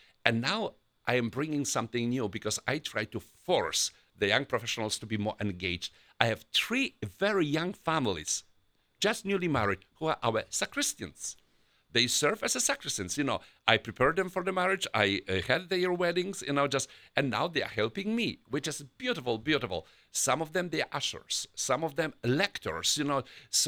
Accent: Masovian Voivodeship, Poland; And actually, going back to Divine Mercy, I am from the Diocese of Płock, where Sister Faustina saw first time Jesus Christ, you know, in the image of Divine Mercy.

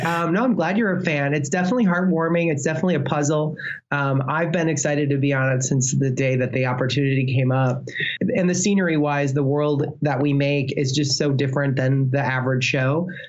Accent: Illinois, United States; It was a touring show that planted itself in Chicago. I'm from Illinois.

